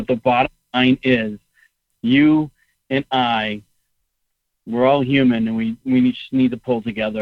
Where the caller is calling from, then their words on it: New Hampshire, United States; Hey, Will. … from New Hampshire. How are you?